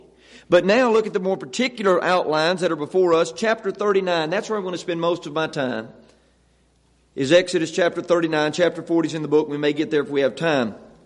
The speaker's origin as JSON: {"language": "English", "town": "Lovelady", "region": "Texas", "country": "United States", "said": "Now, he mentioned I'm a boy from the country. I'm from East Texas. I'm actually moving back home to Lovelady."}